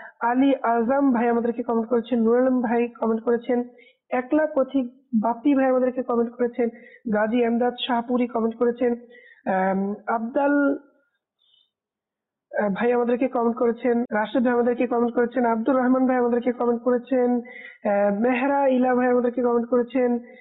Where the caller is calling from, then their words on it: Habiganj, Sylhet Division, Bangladesh; আমি সিলেটের হবিগঞ্জ জেলা থেকে